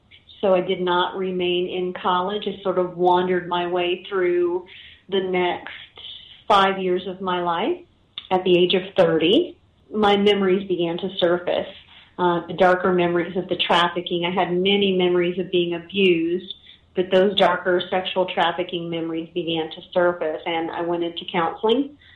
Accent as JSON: {"language": "English", "town": "Midway Island", "country": "U.S. Outlying Islands", "tie": "born there", "said": "I was born on Midway Island out in the middle of the Pacific Ocean. My dad was in the Navy, and his wife, my mother, decided to go with him into the middle of the Pacific while she was pregnant with me."}